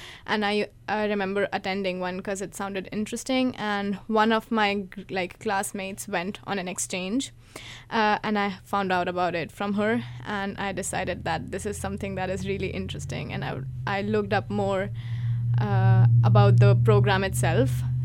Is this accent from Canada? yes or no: no; Indore, Madhya Pradesh, India; I'm from central India. I'm from a city called Indore, and my state is Madhya Pradesh.